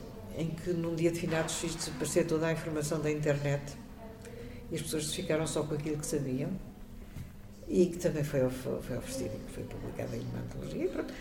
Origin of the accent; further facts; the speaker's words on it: Lisbon, Portugal; Sou Lisboeta é alfacinha, assumidamente, gosto imenso da minha cidade. Não trocava Lisboa por cidade nenhuma do mundo.